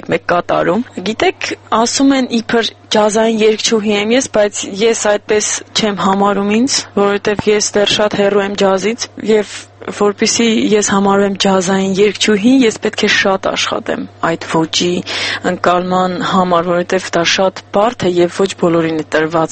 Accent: Vanadzor, Lori, Armenia; born there; ծնունդով Հայաստանից եմ, իմ հայրական կողմը Թբիլիսը հայեր են, մայրական կողմս Մշեցի, բայց ես ծնվել եմ քաղաք Վանաձորում, գիրովական։

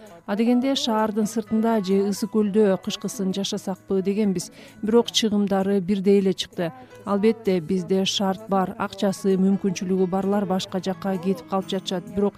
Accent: Bishkek, Kyrgyzstan; Бишкекте төрөлүп өскөм.

